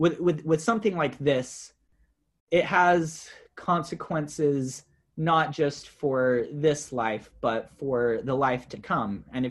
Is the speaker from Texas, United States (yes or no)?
no; Utah, United States; also born or lived in Valencia, California; So I was born and raised mostly in Utah, although my family and I lived in Southern California in Valencia for a couple years while I was in elementary school. Graduated high school in Utah